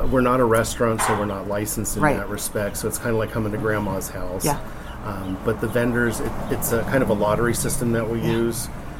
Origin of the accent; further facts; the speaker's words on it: Pennsylvania, United States; I grew up in Northampton County.